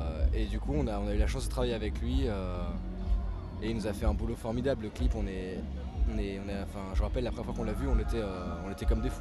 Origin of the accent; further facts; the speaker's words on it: Lyon, Auvergne-Rhône-Alpes, France; parce que nous on vient de Lyon